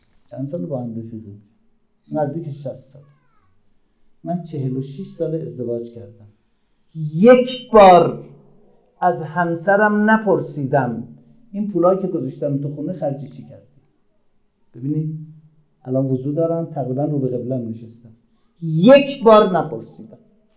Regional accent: Azerbaijan, Iran; now in Tehran, Iran; 60 سال پیش که ما از آذربایجان اومدیم، منزلمون آخرین نقاط غرب تهران ته هاشمی بود

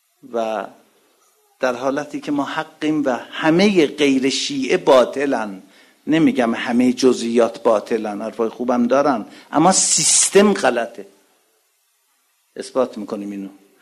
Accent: Iran; moved away as an adult; ما تازه از ایران اومدیم و دانشجو هستیم و فوق لیسانس داریم میخونیم، من و همسرم

